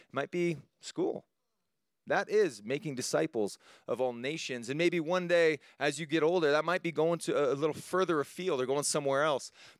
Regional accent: United States; And I remember being the American in the group going, well, let's just fight them then.

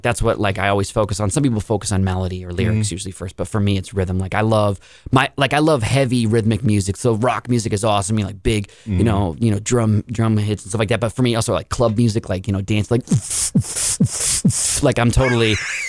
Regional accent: Portland, Oregon, United States; also born or lived in Boston / Los Angeles; Yeah, I grew up, born and raised in Portland, and then I moved around. I lived in Boston and LA, but Portland is just I grew up. I went to University of Oregon

